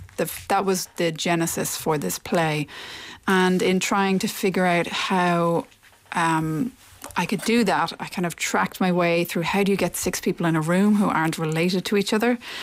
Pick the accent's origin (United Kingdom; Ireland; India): Ireland; now in New York, United States; I think that this play is a result of me being in New York for 10 years and also being an Irish person.